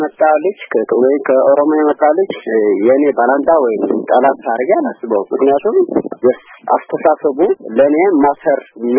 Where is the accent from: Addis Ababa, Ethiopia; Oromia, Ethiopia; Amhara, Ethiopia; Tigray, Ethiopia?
Tigray, Ethiopia; በመቀሌ ዩኒቨርሲቲ የትግራይ ተወላጅ ነኝ።